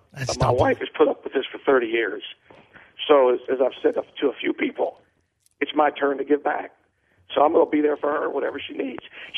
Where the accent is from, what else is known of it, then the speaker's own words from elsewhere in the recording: Hempstead, Texas, United States; When I was growing up in Hempstead, Texas, I dreamed of being a sportscaster on TV in Houston.